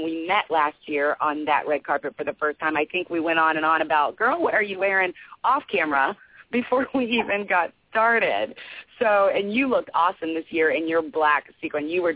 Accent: Kentucky, United States; I come from Kentucky, which is, you know, debated whether that's the South or the Midwest, but there's a tendency there.

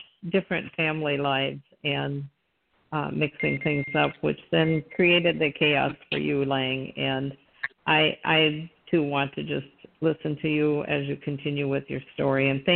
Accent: Alaska, United States; I'm from Alaska, not Arkansas.

